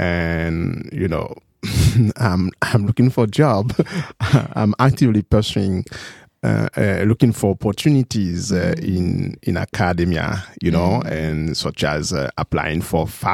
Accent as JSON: {"language": "English", "country": "Haiti", "said": "you know, I'm from Haiti, as I just said."}